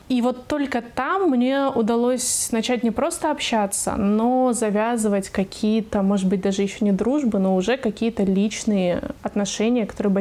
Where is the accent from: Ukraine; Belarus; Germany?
Germany; also born or lived in Russia; я выросла в Германии, но, выйдя замуж, я уезжала жить в Россию.